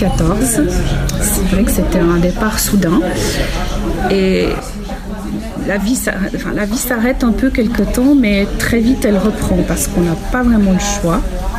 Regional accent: Vaud, Switzerland; Alors, j'ai grandi dans un village qui se situe au pied du Jura, près du Gros-de-Vaud, près de Lausanne, en pleine campagne vaudoise.

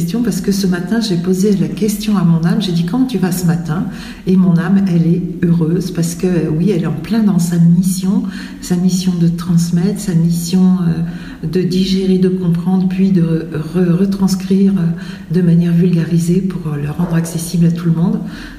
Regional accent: Île-de-France, France; Alors j'ai grandi en région parisienne, plutôt à la campagne avec un grand jardin.

